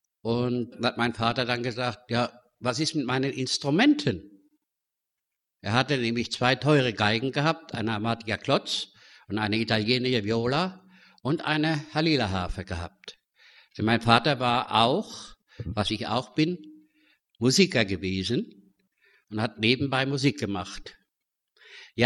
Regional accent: Frankfurt, Hesse, Germany; born or raised there; also born or lived in Dortmund

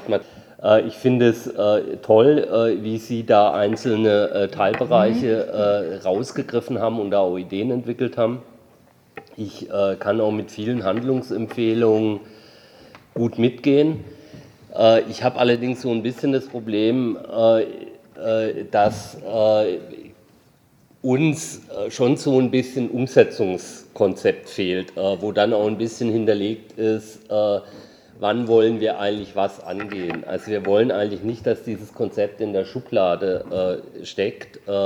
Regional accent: Freiburg, Baden-Württemberg, Germany; wir nutzen ja als Freiburger diese Orte auch sehr gern

